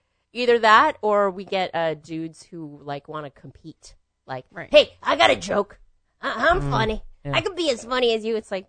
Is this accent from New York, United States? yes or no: yes; New York City, New York, United States; I grew up in Brooklyn, Queens, and Staten Island, New York.